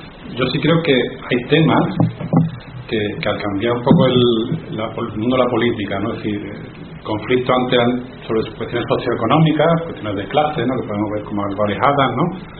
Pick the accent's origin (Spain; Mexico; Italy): Spain; todos tenemos una identidad como españoles, como occidentales